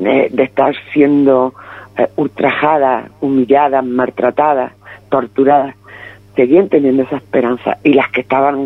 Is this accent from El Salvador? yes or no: no; Aragon, Spain; En mi pueblo, la mañana del 19 de julio amaneció tomado por los falangistas. Mi pueblo y la comarca, la comarca de Huesca.